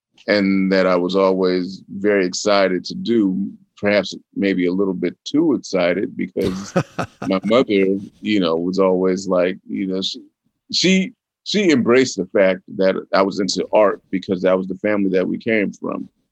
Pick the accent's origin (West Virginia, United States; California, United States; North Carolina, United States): California, United States; Los Angeles; also born or lived in Newport Beach; Well, I was born in Newport Beach, and you know, I spent earlier years a bit in Malibu, and then moved to Beverly Hills, and then after Beverly Hills in the mid Wilshire area, and then in the Santa Monica area, so West Los Angeles.